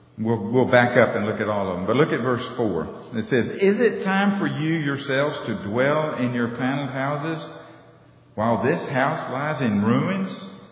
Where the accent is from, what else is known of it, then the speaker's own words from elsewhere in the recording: Mississippi, United States; accent: Mississippi; I'll try to get my Mississippi accent back as fast as I can.